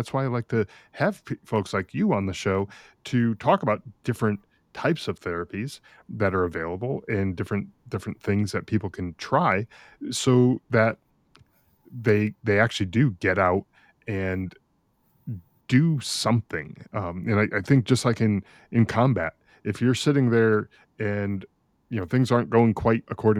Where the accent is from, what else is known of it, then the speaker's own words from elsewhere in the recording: Connecticut, United States; I'm originally from Connecticut, so I'm familiar with what you're talking about.